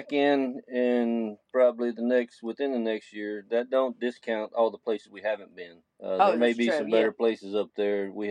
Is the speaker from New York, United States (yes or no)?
no; Texas, United States; we travel, we're from Texas and then we travel up through